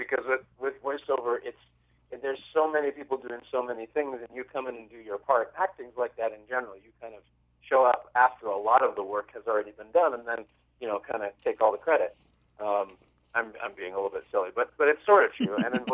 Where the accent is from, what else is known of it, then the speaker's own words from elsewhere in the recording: Vancouver, British Columbia, Canada; I grew up in Vancouver.